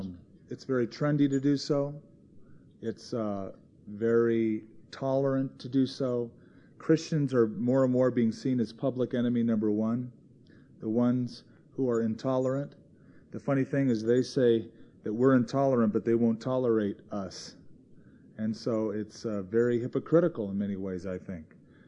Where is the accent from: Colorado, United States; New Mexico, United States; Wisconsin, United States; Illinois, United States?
New Mexico, United States; I'm from the sister state